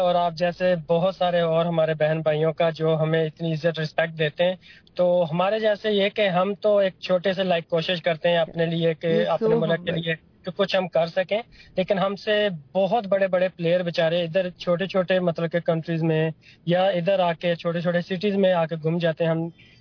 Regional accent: Pakistan; now in Canada; جیسے ادھر آ کے ہم یہ نہیں کہتے ہیں کہ جی میں اس مطلب علاقے سے ہوں اس علاقے سے, ادھر ہم سب بولتے ہیں کہ پاکستانی ہوں

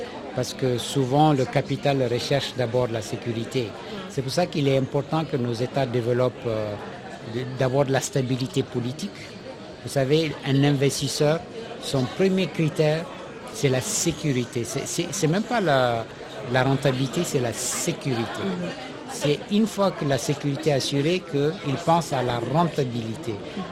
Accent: Mali; Moi je suis malien, j'ai un passeport malien.

